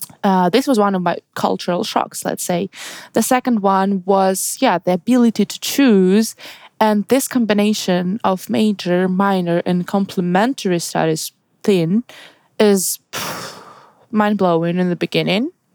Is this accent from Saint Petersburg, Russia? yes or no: yes; Saint Petersburg, Russia; now in Germany; I was born and raised in St. Petersburg. Before coming to Germany, I was studying for 2 years in Russian university in Leti